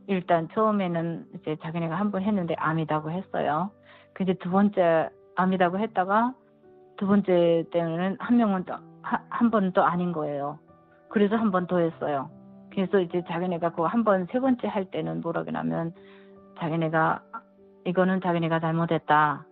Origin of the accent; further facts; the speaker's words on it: North Korea; now in South Korea; 제가 탈북자고